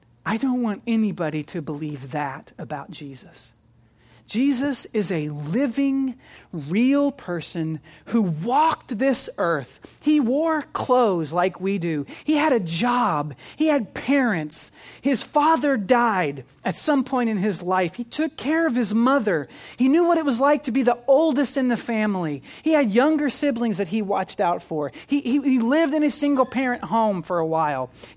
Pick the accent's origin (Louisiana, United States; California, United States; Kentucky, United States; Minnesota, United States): Kentucky, United States; Maybe it's not a tradition up here in New England, but where I grew up in Kentucky, it was a tradition.